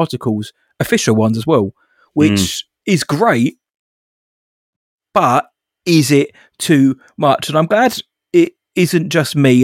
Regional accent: United Kingdom; we're British.

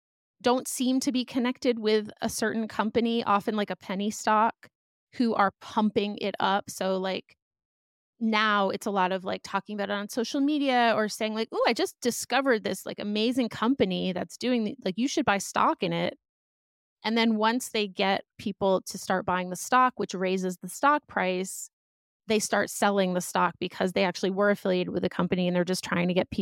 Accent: Boston, Massachusetts, United States; I grew up outside of Boston in a suburb that I would describe as like pretty academically obsessed, you know, like in a kind of stereotypical like East Coast sort of way.

